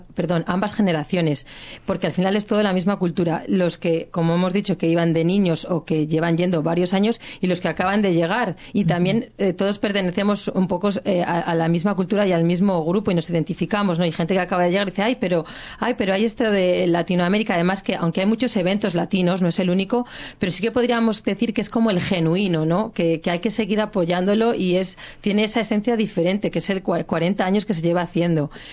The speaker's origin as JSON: {"language": "Spanish", "country": "Spain", "moved": "yes", "lives_now": "Australia", "said": "llevo apenas 2 años que vengo de España"}